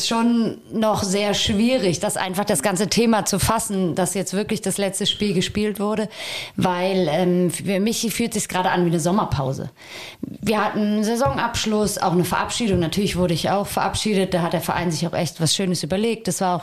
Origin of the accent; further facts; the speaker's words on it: Kempen, North Rhine-Westphalia, Germany; in meinem Heimatdorf Kempen haben sich irgendwie viele, viele Kinder gefunden von ehemaligen Spielern